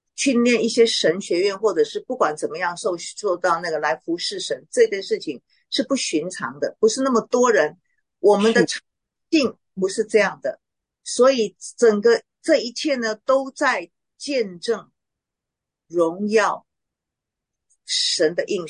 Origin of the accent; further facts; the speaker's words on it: Taiwan; 因为我是台湾人，所以一副中国脸